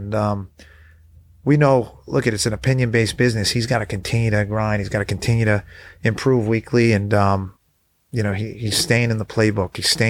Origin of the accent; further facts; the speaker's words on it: New England, United States; I grew up in New England. I heard all the stories.